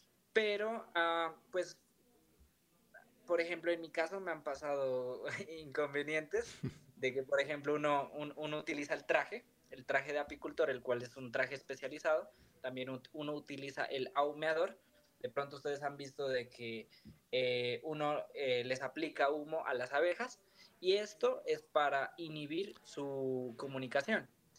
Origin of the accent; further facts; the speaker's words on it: Pasto, Nariño, Colombia; yo soy de Pasto y estábamos con mi familia caminando en una finca familiar que tenemos